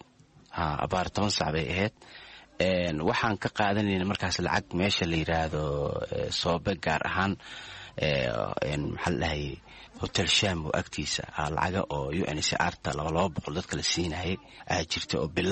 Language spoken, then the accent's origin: Somali; Mogadishu, Banaadir, Somalia; born there; moved away; magaalada Muqdisho ku dhashay, waxaan ka qaxay xamar 2006